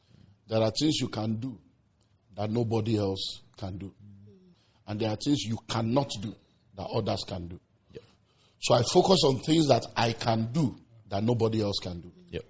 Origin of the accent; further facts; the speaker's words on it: Nigeria; I'm a Nigerian. I'm a Christian.